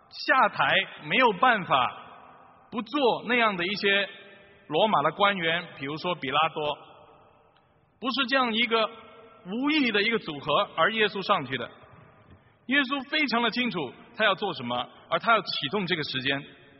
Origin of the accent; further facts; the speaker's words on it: China; 是我们中国人也能够了解的